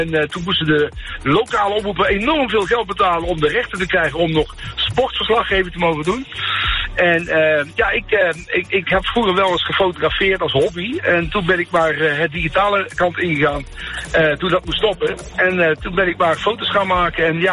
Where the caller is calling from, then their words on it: Velsen, North Holland, Netherlands; ik kom vanuit Velsen, vanuit Telstar.